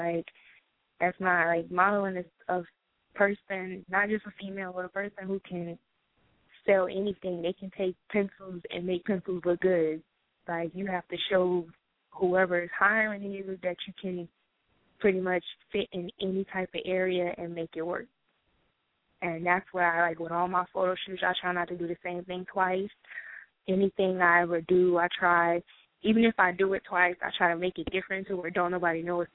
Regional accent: New York City, New York, United States; Okay, well, as y'all heard … I'm originally from Brooklyn, New York, of course.

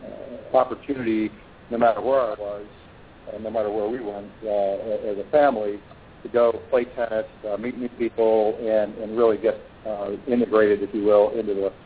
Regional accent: Illinois, United States; I grew up in the Midwest in Illinois

